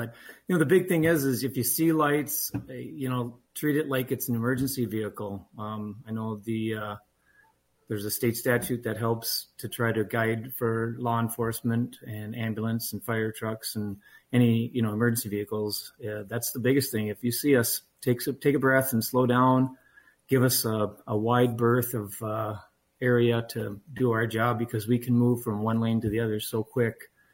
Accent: Duluth, Minnesota, United States; from Duluth, Minnesota

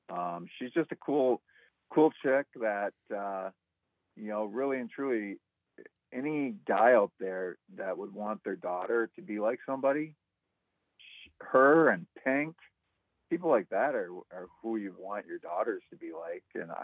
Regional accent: Durand, Wisconsin, United States; moved away as an adult; now in Los Angeles, United States; Yeah, I'm from Durand, which is down by Eau Claire.

